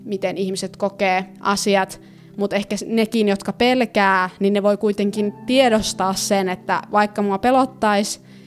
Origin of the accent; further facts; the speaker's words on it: Northern Finland, Finland; mä haluaisin muuttaa takaisin pohjoiseen, mistä mä oon kotoisin.